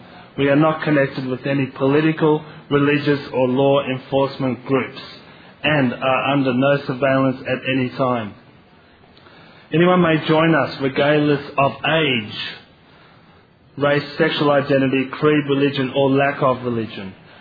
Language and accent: English; San Diego, California, United States; And I'm from San Diego, California.